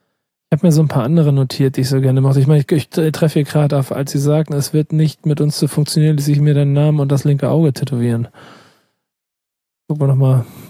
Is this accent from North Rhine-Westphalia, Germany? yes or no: no; Frankfurt, Hesse, Germany; Ich bin Frankfurterin aus Bahnhofsviertel.